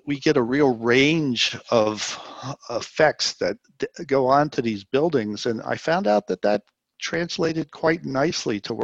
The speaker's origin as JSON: {"language": "English", "town": "Troy", "region": "New York", "country": "United States", "tie": "born or raised there", "said": "So I'm raised from Troy. Wasn't born there, but I was raised in Troy."}